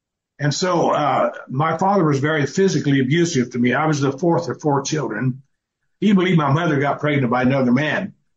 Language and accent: English; Wabash, Indiana, United States; Well, I was born and raised in Wabash, Indiana. I'm a Hoosier.